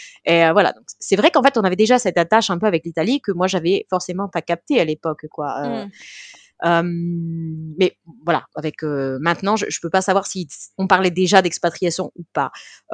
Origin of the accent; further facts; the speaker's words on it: Creil, Hauts-de-France, France; also born or lived in Amiens; moi je suis née à Amiens. J'ai pratiquement jamais vécu à Amiens en fait. J'ai vécu à Creil en Picardie. J'ai grandi là-bas en fait jusqu'à mes 11 ans quoi.